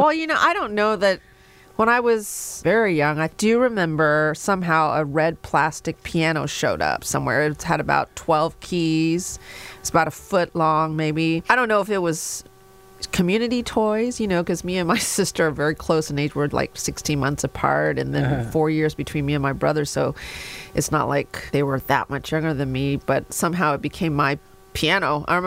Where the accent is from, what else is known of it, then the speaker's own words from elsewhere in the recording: Houston, Texas, United States; born there; also born or lived in Columbus, Ohio; But she followed him out here, and I was born in Houston, Texas, not too much longer after. And we lived in Columbus, Ohio for a few years, actually